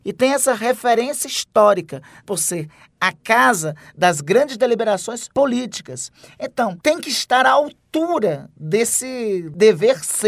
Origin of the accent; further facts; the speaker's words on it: Amapá, Brazil; O povo da minha terra, ao me designar para cá, o primeiro recado que mandou claramente foi o seguinte: não nos envergonhe.